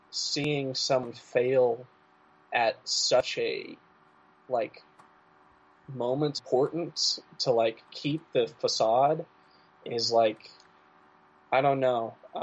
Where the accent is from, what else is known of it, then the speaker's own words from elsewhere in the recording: Midwest, United States; I'm from the Midwest and like I can't imagine anything in the coldest winters we've had